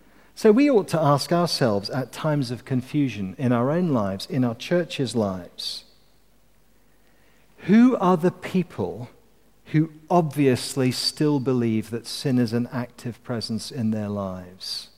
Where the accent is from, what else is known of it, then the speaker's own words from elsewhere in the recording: Scotland, United Kingdom; No, you can tell that I'm Scottish when I'm watching rugby. Because when Scotland lose, which is fairly often, I am happy to lose with them.